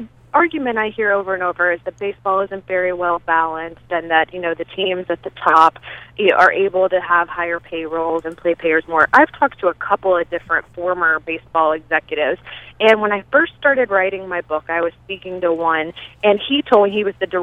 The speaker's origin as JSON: {"language": "English", "town": "Atlanta", "region": "Georgia", "country": "United States", "tie": "born or raised there", "said": "I grew up in Atlanta in the 80s with the Braves"}